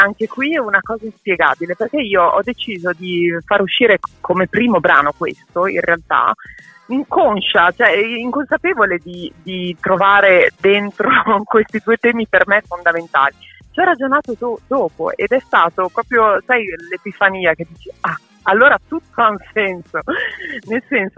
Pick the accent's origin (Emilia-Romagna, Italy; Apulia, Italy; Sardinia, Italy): Emilia-Romagna, Italy; io sono romagnola, chiamo babbo